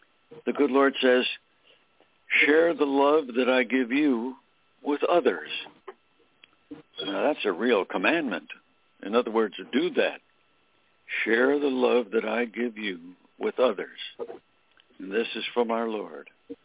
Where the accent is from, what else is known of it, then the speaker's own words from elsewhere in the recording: Pennsylvania, United States; He was from New York. I was from Pennsylvania.